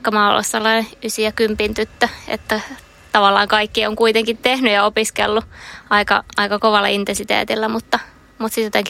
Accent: Mikkeli, South Savo, Finland; Mä oon alun perin Mikkelistä.

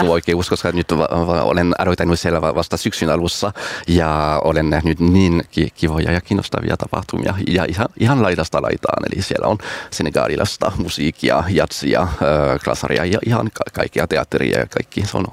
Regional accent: France; Finnish is a second language; now in Finland; olen kotoisin Ranskasta, eli jouluna me menen takaisin Ranskaan perheen kanssa.

